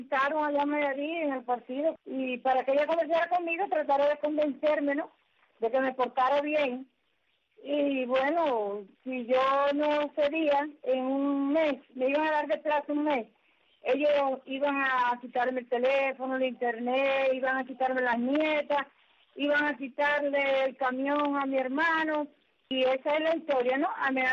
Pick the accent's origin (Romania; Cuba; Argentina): Cuba; somos cubanos